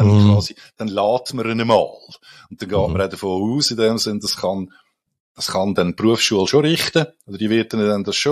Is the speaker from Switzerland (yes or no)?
yes; Switzerland; Wir sind ja Schweizer.